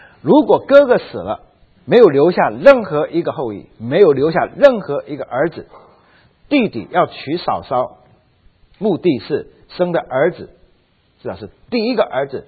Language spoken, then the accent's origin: Chinese; China; 其实对我们中国人来说，这似乎不是合乎我们所谓的伦理道德